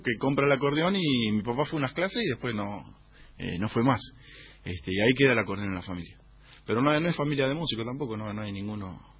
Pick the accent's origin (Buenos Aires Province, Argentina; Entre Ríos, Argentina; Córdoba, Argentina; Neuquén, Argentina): Buenos Aires Province, Argentina; Berisso; Soy de Berisso, sí. Sí, sí. Nacido y criado ahí, vivo.